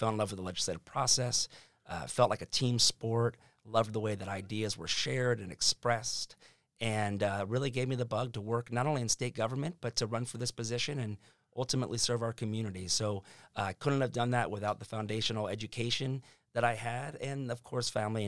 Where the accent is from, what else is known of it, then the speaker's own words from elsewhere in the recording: Edmonds, Washington, United States; I grew up in Edmonds. I went to Western Washington University for undergrad